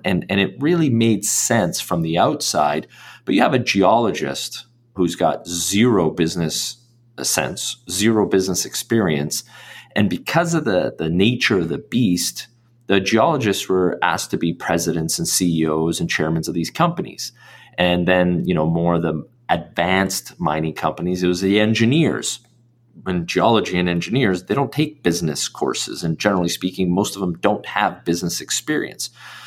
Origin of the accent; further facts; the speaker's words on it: Vancouver, British Columbia, Canada; I grew up in East Vancouver, and by total fluke, Vancouver is the epicenter for resource and commodity capital.